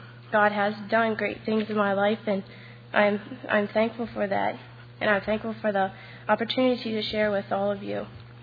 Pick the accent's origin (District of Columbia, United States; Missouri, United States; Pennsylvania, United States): Pennsylvania, United States; Elverson; I'm from Elverson, Pennsylvania